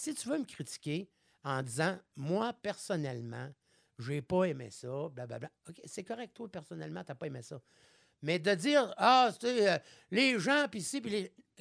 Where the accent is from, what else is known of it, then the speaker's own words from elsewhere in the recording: Quebec City, Quebec, Canada; J'arrive chez nous à Québec, je suis chez nous.